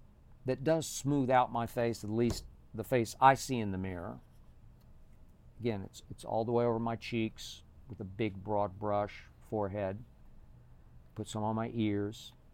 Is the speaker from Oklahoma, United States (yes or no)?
yes; Oklahoma City, Oklahoma, United States; So growing up in Oklahoma City, I could not have ever even imagined wearing any makeup.